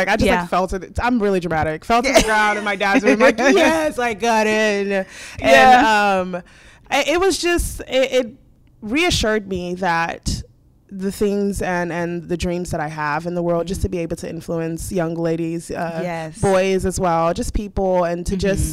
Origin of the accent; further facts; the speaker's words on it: Dallas, Texas, United States; I am from Dallas.